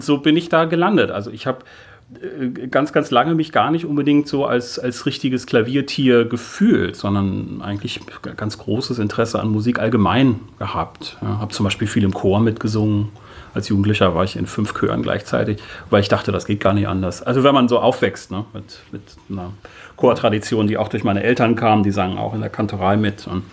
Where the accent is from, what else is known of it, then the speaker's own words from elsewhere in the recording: Uelzen, Lower Saxony, Germany; now in Berlin, Germany; ich wohne seit 10 Jahren in Berlin hier. Das macht mir nichts, wenn man mich als Berliner Pianist vorstellt, wenn ich zu Hause sozusagen in Uelzen bin oder zu Hause in Berlin.